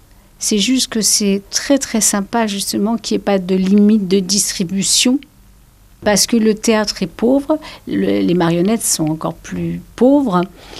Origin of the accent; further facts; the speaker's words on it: Paris, Île-de-France, France; born there; Peut-être parce que je suis née dans le Marais.